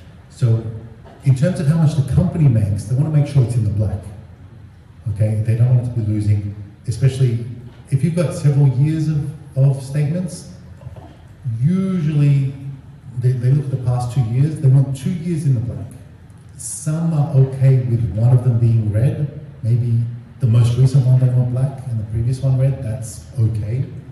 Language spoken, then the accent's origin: English; Australia; I'm Australian